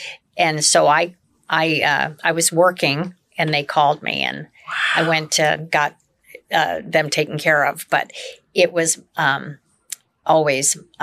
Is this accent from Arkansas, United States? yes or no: no; Beaumont, California, United States; Right outside of Palm Springs, a small town called Beaumont.